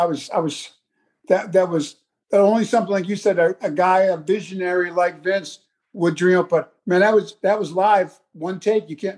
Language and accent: English; New York, United States; I'm not from Texas. I'm a New York boy.